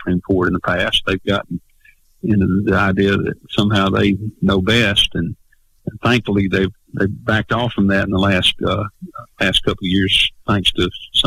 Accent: Gordo, Alabama, United States; I grew up on a farm. I still live on the same dirt road that I grew up on here in Pickens County. But I said I'm from Gordo

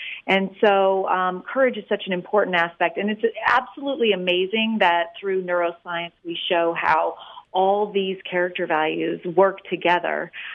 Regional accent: Arkansas, United States; born there; I was born in Arkansas, so it's really like coming home for me

